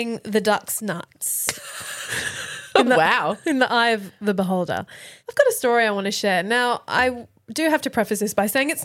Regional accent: United States; Nope. I'm American. Nerds are big in the US.

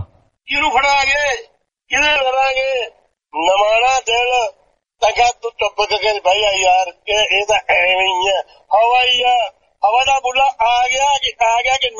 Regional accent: Dod, Punjab, India; ਦੇਖੋ ਮੇਰਾ ਪਿੰਡ ਡੋਡ ਹੈ ਜਿੱਥੋਂ ਦਾ ਮੈਂ ਰਹਿਣ ਵਾਲਾ

